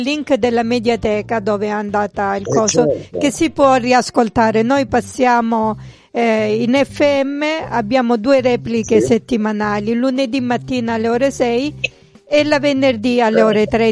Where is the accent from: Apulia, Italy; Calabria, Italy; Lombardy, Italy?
Apulia, Italy; Lecce; Siamo proprio di Lecce